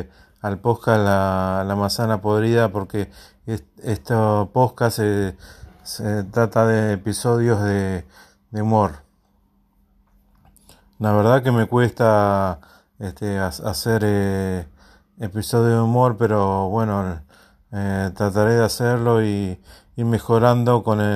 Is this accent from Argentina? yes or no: yes; Buenos Aires, Argentina; Yo les cuento que soy de Argentina y vivo en Buenos Aires, en la capital federal.